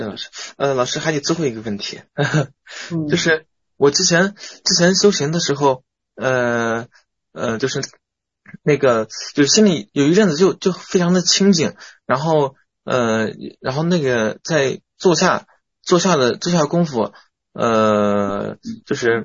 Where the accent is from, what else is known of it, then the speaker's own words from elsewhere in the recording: Xi'an, Shaanxi, China; 我是西安的。